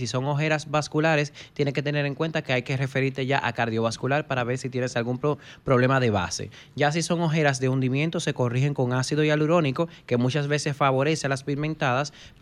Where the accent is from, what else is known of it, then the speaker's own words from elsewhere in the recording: La Romana, Dominican Republic; Ay, yo soy de La Romana.